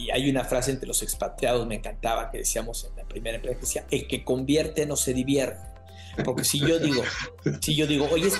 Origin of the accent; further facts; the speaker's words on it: Mexico; lo que sí es importante es que yo nunca dejé de estar con el vínculo en mi país. Eso sí es importante. Yo dos veces al año, por lo menos, mi familia venía a México, en diciembre y en verano, siempre.